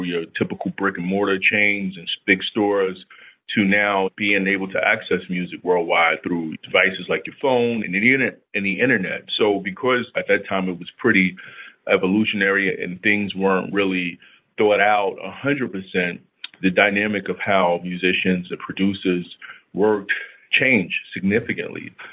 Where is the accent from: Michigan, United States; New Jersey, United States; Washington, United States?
New Jersey, United States; Newark; so growing up in Newark, it's a city comprised of roughly 300,000 people. That's just one city in the state inside of Essex County.